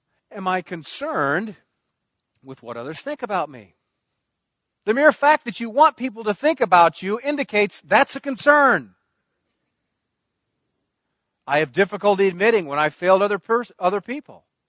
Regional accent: United States; After all, I'm an American. I have rights.

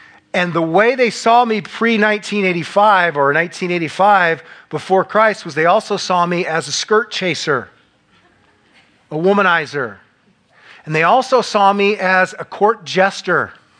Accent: Newton, Iowa, United States; And I'm preaching at my hometown, Newton, Iowa, where I was raised.

